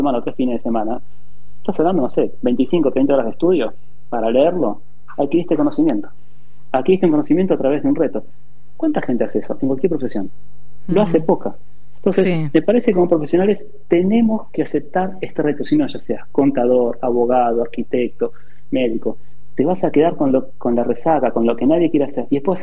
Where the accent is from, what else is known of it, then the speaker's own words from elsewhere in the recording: Argentina; ¿Qué nos pasa a nosotros como argentinos cuando alguien te dice, che, lo hiciste mal?